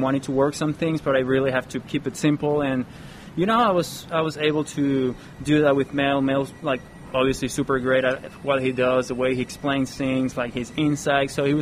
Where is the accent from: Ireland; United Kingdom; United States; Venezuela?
Venezuela; growing up in Venezuela, where there's like everyone loves winter baseball